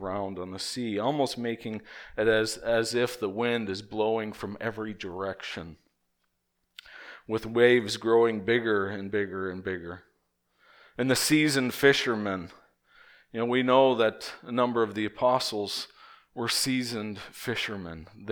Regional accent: Minnesota, United States; Now I'm from Minnesota, so Red Lake and Mille Lacs Lake, they're really big lakes.

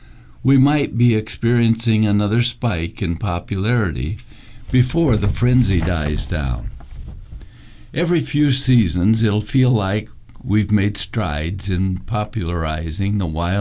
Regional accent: the South, United States; I'm also from the South and felt it was my duty to cheer on the University of South Carolina Lady Gamecocks

